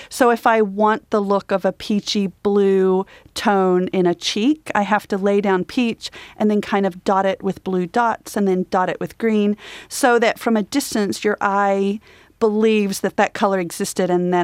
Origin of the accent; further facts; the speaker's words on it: Australia; I thought back to this piece that I'd made as a kid growing up in Australia.